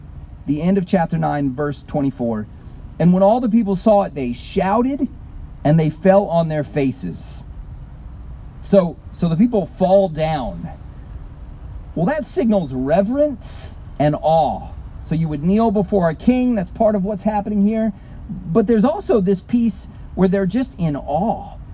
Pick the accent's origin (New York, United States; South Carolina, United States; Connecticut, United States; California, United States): South Carolina, United States; I grew up in South Carolina.